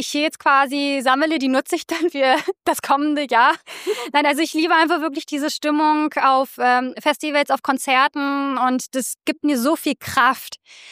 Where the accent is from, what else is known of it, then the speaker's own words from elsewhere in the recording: Berlin, Germany; Ich komme aus Berlin.